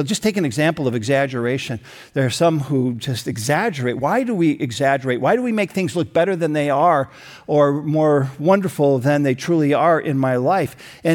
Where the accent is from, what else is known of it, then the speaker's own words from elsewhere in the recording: United States; We get to live in a country where we have the freedom of speech. I love being an American this way.